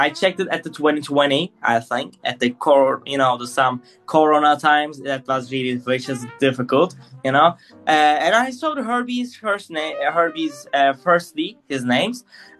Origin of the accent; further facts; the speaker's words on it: Turkey; English is a second language; I'm from Turkey.